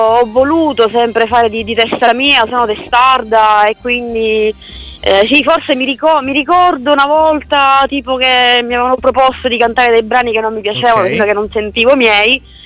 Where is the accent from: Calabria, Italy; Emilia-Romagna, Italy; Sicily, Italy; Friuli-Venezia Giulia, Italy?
Sicily, Italy; Lentini; in questo momento sono nel mio paese d'origine, a Lentini, vicino Siracusa.